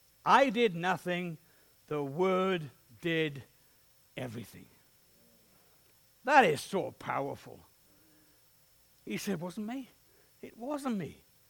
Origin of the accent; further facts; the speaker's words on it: Wales, United Kingdom; we hadn't done much of Australia, being Welsh people.